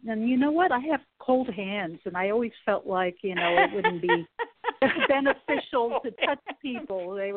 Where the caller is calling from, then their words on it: Sacramento, California, United States; Oh, yeah, yes, Sacramento.